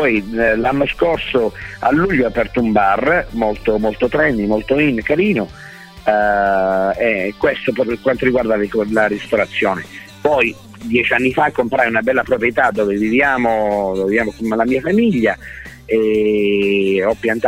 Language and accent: Italian; Sicily, Italy; Però sai, essendo siciliani, sì, abbiamo una marcia in più.